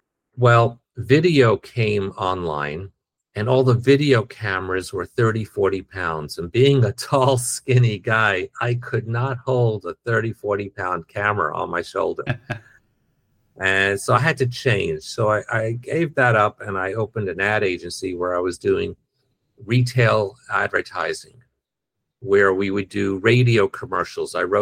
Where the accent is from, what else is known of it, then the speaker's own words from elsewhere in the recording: Brooklyn, New York, United States; also born or lived in Manhattan; So I was born in Brooklyn, New York, grew up there. Then I moved into Manhattan, where I lived in Chelsea.